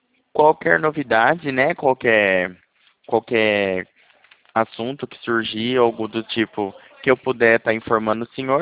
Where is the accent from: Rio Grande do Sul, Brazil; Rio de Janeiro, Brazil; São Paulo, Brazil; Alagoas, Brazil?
São Paulo, Brazil; Porto Ferreira; eu sou aqui daqui do interior de São Paulo, da cidade de Porto Ferreira